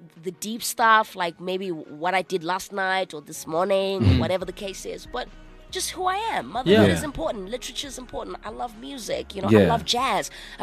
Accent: Manchester, North West England, United Kingdom; I grew up in Manchester for a very long time.

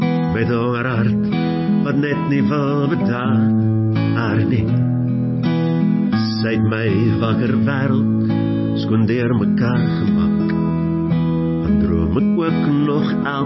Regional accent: Reitz, Free State, South Africa; Ek kom van die Vrystaat af, so in die dorpie waar ek was ek die beste gitaarspeler in die dorp

